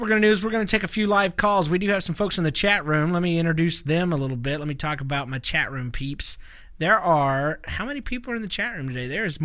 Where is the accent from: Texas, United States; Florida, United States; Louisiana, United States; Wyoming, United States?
Florida, United States; I was raised in Florida. I have no reference for sledding at all.